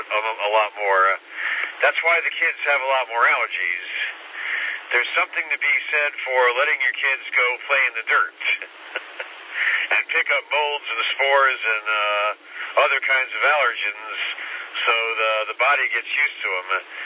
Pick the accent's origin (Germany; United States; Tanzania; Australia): United States; New York City, New York; When I grew up in New York City, right next to where my apartment building was, this construction lot